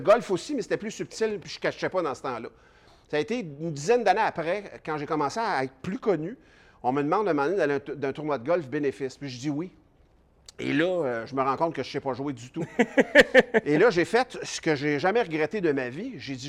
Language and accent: French; Louiseville, Quebec, Canada; Moi, là, tu l'as dit, je viens de Louisville.